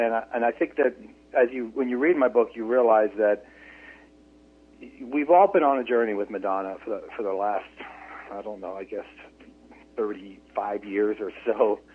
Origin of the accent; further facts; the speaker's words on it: Philadelphia, Pennsylvania, United States; you get to know the kind of kid that I was when I was growing up in Philadelphia, you know, how my parents raised me in an Italian-American family.